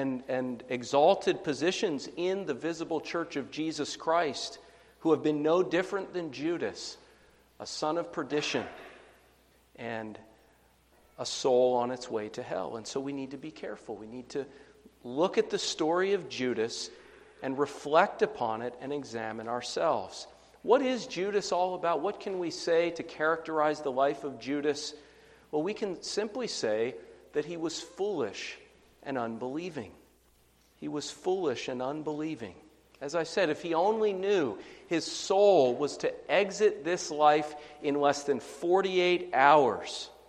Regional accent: Pennsylvania, United States; When I was growing up in Pennsylvania, Joe Paterno, the football coach at Penn State, was almost like a god.

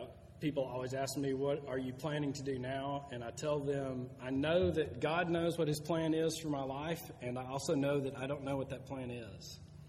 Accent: Tyler, Texas, United States; I grew up here in Tyler, lived here my whole life. I was a third-generation Tylerite

